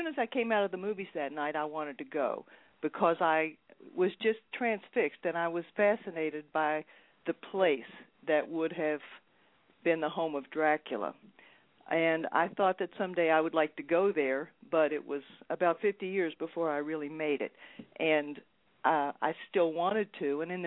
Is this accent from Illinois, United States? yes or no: no; West Virginia, United States; just a lot of things reminded me of my hometown, which was in West Virginia.